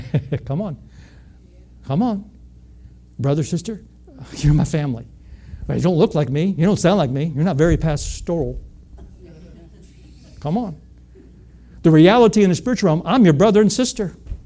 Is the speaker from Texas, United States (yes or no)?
no; Indiana, United States; I'm from Indiana. I'm a Hoosier. I know what that means.